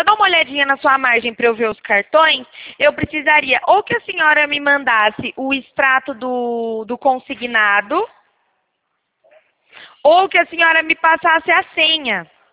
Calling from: São Carlos, São Paulo, Brazil; a gente fala aqui de São Carlos, do interior de São Paulo.

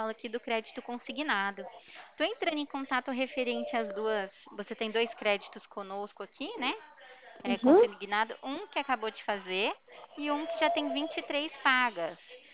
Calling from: Ribeirão Preto, São Paulo, Brazil; Eu sou aqui de Ribeirão Preto, fico aqui na Presidente Vargas

